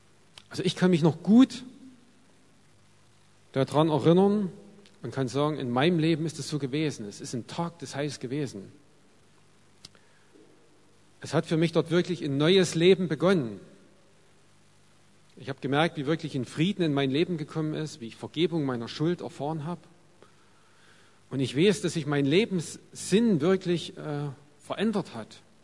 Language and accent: German; Annaberg, Saxony, Germany; Ich komme aus Annaberg, bin verheiratet, wir haben 3 Kinder